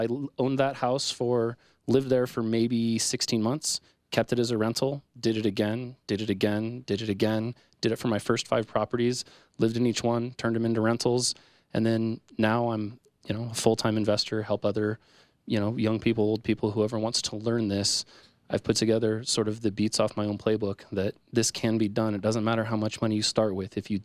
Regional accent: Sacramento, California, United States; I grew up in Sacramento, sort of.

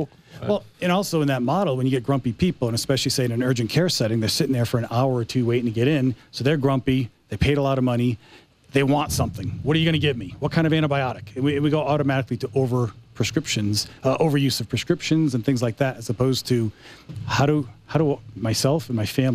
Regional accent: Massachusetts, United States; I came from Massachusetts.

